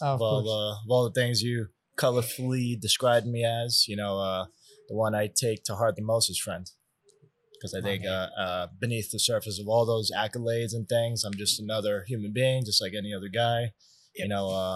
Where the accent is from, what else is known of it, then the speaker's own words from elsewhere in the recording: New York, United States; Born and raised in East Harlem, the projects of, you know, old East Harlem. And those are my humble beginnings.